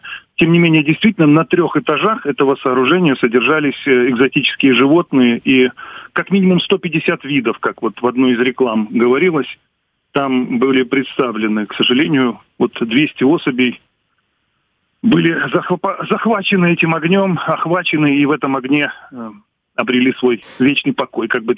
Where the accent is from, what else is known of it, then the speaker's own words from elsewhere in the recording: Yevpatoria, Crimea, Ukraine; поскольку я коренной евпаториец, я родился здесь